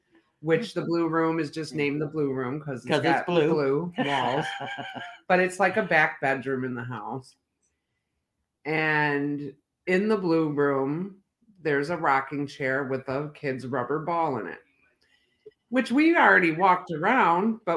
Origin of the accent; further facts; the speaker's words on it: Detroit, Michigan, United States; And I grew up in Detroit. I'm used to standing my ground.